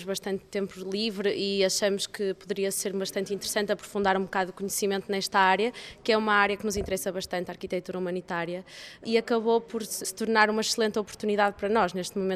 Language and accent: Portuguese; Porto, Norte, Portugal; que sou do Porto